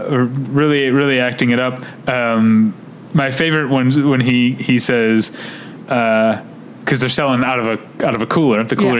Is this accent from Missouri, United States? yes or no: yes; St. Louis, Missouri, United States; Like, it's stupid because like I grew up around beer drinkers. I'm from St. Louis, Missouri. Everyone drinks beer, no matter what.